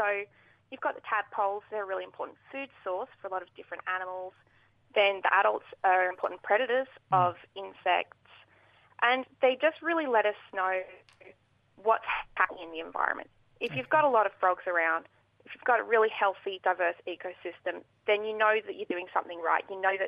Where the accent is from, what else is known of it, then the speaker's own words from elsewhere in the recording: New South Wales, Australia; I am from the Anawan Nation, but I have very close ties with Gamilaroi Country.